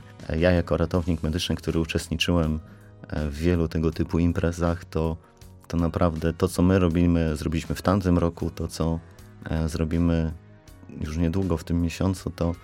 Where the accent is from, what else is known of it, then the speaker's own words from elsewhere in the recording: Grodków, Opole Voivodeship, Poland; Mimo, że pochodzę z Grodkowa, to jak pojechałem i zobaczyłem ten obiekt, to byłem oczarowany.